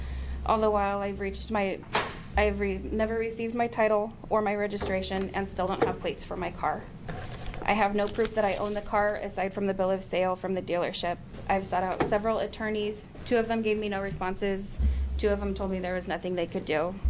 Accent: Aloha, Oregon, United States; I'm from Aloha, Oregon.

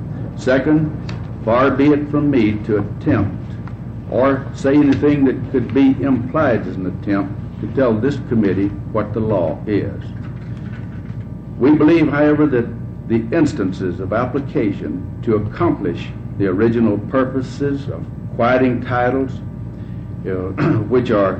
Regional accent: Lyons, Oregon, United States; from Lyons, Oregon, representing the Oregon State Drains.

